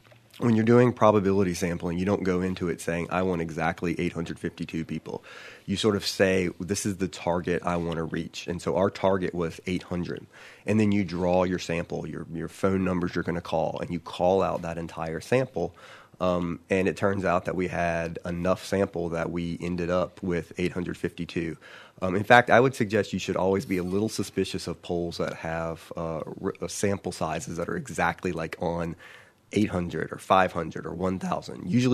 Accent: Baton Rouge, Louisiana, United States; I grew up in Baton Rouge, Louisiana. I've spent the majority of my life here.

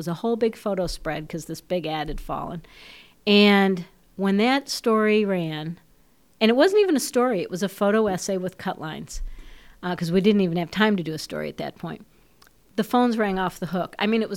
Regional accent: Chicago, Illinois, United States; now in Memphis, United States; I came from Chicago, but during those years, when I first came to Memphis, all these Memphis musicians were around

